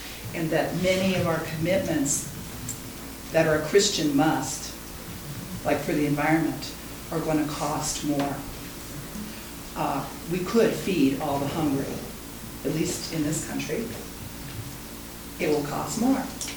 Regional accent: Canada; as being Canadian

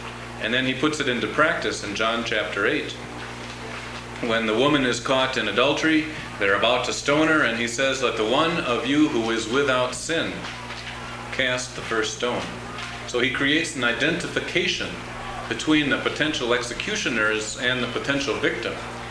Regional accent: Minnesota, United States; also born or lived in Chicago, Illinois; now in Michigan, United States; When I was growing up in Minnesota, it was a hypothetical issue because Minnesota does not have the death penalty.

